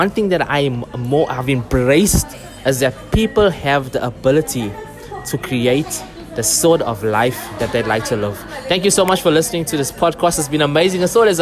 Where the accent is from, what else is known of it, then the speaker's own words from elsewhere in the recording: Marin Ridge, KwaZulu-Natal, South Africa; I'm from the Ridge. I'm from Marin Ridge.